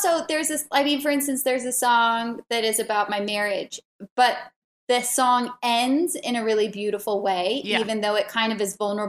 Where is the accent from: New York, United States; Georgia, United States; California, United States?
California, United States; Santa Barbara; So we grew up in Santa Barbara and we were both in the same ballet school together.